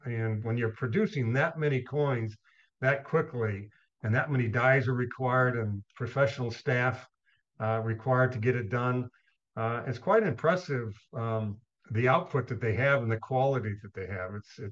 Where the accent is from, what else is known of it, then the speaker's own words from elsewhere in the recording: Montana, United States; also born or lived in Idaho; it's close to my home where I grew up in Montana and Idaho.